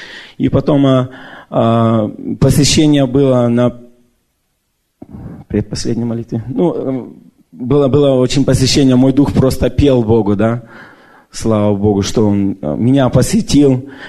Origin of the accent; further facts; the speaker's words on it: Canada; я приехал из Канады.